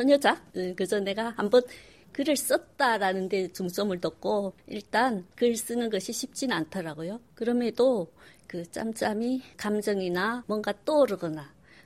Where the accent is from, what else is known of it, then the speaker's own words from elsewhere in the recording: North Korea; now in South Korea; 저는 탈북민이지만 남한에 정착한 시 남한 사회의 한 이론이고 한 성원이긴 하지만 아직도 그 우리 그 정체성, 개체성에는 고향이 북한이라는 그 색깔이 완전히 이렇게 동화되진 않아 있어요. 내 색깔은 아직 있어요.